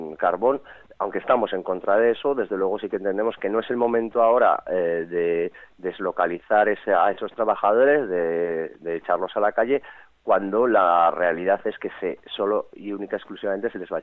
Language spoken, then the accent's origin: Spanish; Aragon, Spain; first language Aragonese; now in Zaragoza, Spain; yo por ejemplo soy aragonés o falán, soy hablante de aragonés, y el aragonés no lo puedo emplear, no sirve para nada más que en mi ámbito familiar.